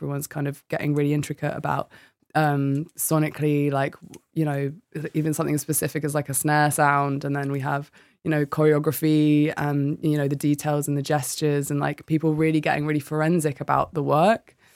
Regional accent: Cork, Munster, Ireland; born there; moved away; So I'm Irish. We were born in Cork, moved over. My dad and my mum are both, my mum's Passage West, my dad's North Cork.

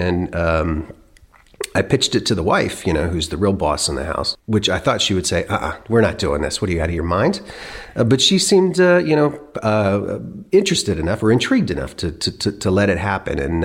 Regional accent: Germany; Because I'm a little bit more on the lager side of the house, given the growing up in Germany.

